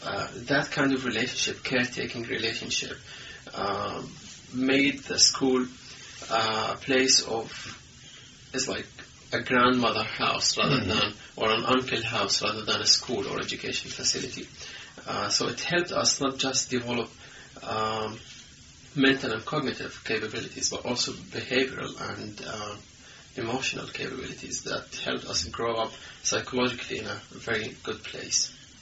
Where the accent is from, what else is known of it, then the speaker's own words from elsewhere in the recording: Rafah, Gaza Strip, Palestine; So I grew up in Gaza, in the south of Gaza, in a place called Rafah refugee camp.